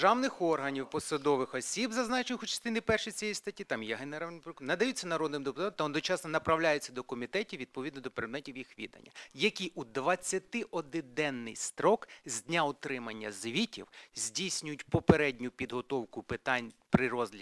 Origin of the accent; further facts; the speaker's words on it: Kharkiv, Kharkiv Oblast, Ukraine; ну як харків'янин не можу ігнорувати